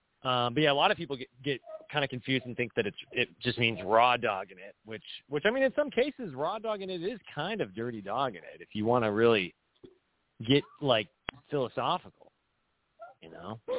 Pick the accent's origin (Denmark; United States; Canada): United States; Huntington Beach, California; accent: Huntington Beach; my first language isn't actually English. It's actually what linguists refer to as Huntington Beach Creole. It's like it's a dialect.